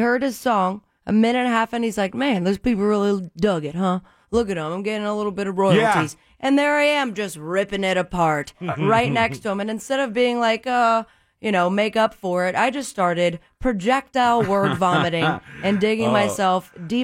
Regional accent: Florida, United States; And I tried to explain, like, I'm an asshole from Florida. Nice to meet you.

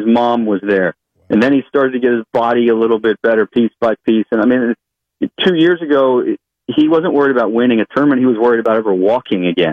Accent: Atlanta, Georgia, United States; I used to come to the Masters as a kid growing up in Atlanta with my dad.

